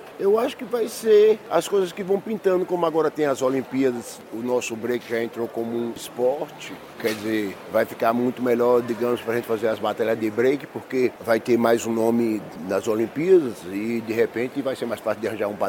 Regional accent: Brazil; O mesmo RG que fala que eu sou brasileiro

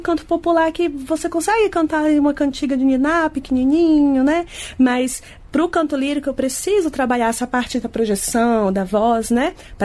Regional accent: Acre, Brazil; E como você falou, eu sou do Acre e comecei essa ideia de produzir espetáculos operísticos no Acre também.

